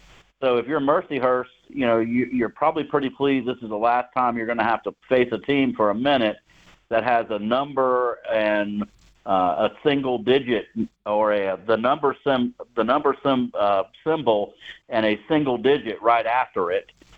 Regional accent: South Carolina, United States; Presbyterian College, right there in my home state of South Carolina.

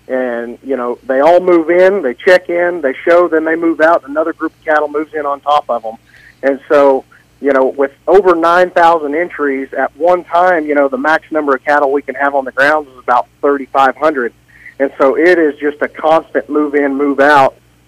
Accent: Cheyenne, Wyoming, United States; There at the bank. In Cheyenne. So, yep, grew up just down the road.

